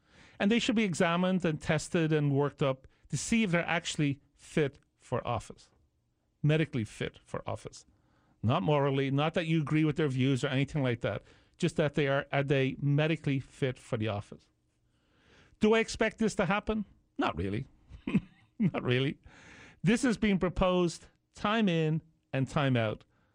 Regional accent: Ireland; He was adored when I was growing up in Ireland.

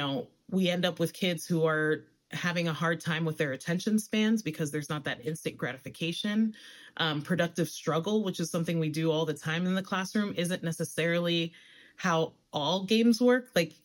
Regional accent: New York City, New York, United States; And I grew up in the Bronx, New York. So I grew up in an enclave where I was able to build my identity surrounded by people that looked like me

